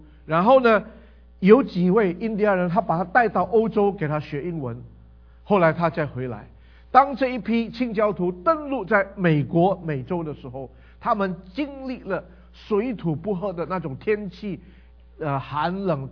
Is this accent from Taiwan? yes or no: no; Indonesia; 我是在印尼成长的，